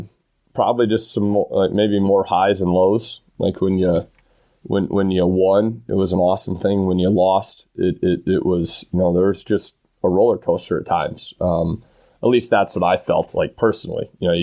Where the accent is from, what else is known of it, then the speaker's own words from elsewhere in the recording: Illinois, United States; My family had all moved to Wisconsin. And so I grew up in Illinois.